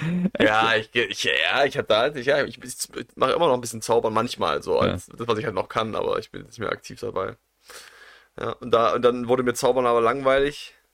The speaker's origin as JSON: {"language": "German", "town": "Stuttgart", "region": "Baden-Württemberg", "country": "Germany", "said": "Ja, aber ich bin aus Stuttgart-Vaihingen."}